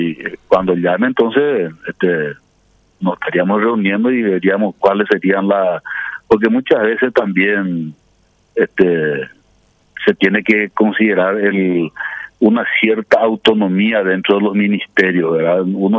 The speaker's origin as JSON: {"language": "Spanish", "country": "Paraguay", "said": "Como paraguayo"}